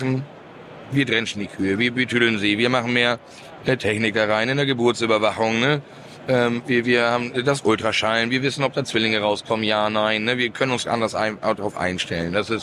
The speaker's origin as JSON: {"language": "German", "country": "Germany", "said": "Also ich komme aus dem Hamburger Speckgürtel."}